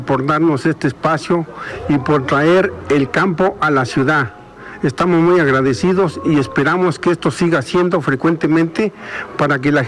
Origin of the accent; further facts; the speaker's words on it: Metepec, Morelos, Mexico; Me da gusto ser 100% de Metepec, mi pueblo, que muchos no conocen, pero los invitamos a que conozcan. Estamos entre Ocuituco y Tetela.